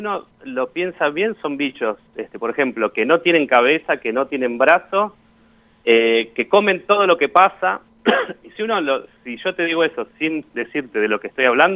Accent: Tapiales, Buenos Aires Province, Argentina; Yo soy de Buenos Aires. Yo me crié en Tapiales, que es un barrio ahí por el mercado central de Buenos Aires. Después viví en Capital hasta los 33 años

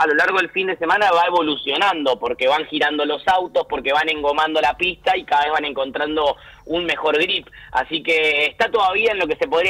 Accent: Argentina

